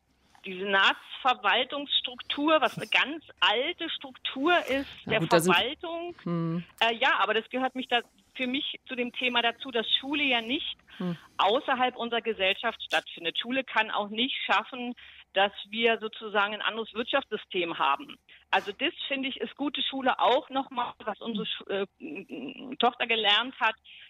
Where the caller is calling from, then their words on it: Berlin, Germany; und ich komme aus Berlin.